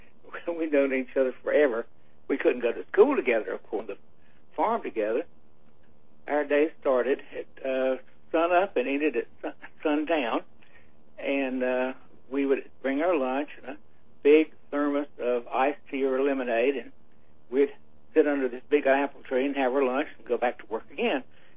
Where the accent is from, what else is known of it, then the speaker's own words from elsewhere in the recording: the South, United States; now in North Carolina, United States; Well, I'm from the South, and a hoe is something you used to cut grass and weeds in a garden or in the field.